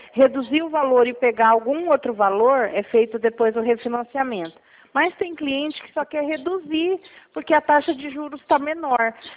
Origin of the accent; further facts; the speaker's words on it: Araçatuba, São Paulo, Brazil; eu sou de Araçatuba mesmo, viu?